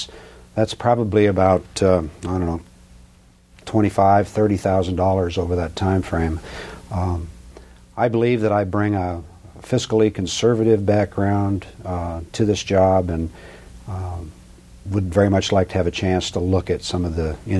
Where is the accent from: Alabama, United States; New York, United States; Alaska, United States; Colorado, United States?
Alaska, United States; Anchorage; Born and raised in Anchorage. My background, I attended Anchorage schools from kindergarten on through high school, graduating in 1957. Went up to Fairbanks, University of Alaska.